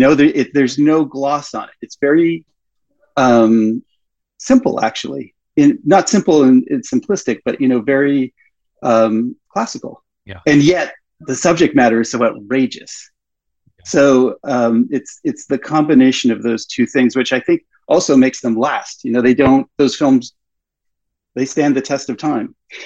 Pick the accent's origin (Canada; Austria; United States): Canada; Toronto, Ontario; the building in Shivers looked like the apartment building I grew up in Toronto